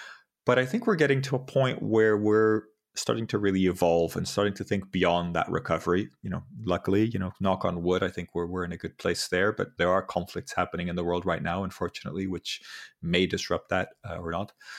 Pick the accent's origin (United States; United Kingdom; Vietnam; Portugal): Portugal; I'm from Portugal originally, and the music industry in Portugal is tiny.